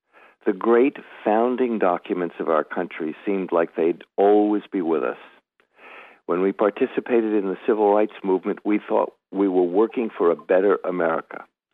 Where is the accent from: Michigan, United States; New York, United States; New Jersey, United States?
New York, United States; New York City; born there; I was born in New York City. Before I was 4 years old, I knew this country was fighting with everything at its disposal to defeat Hitler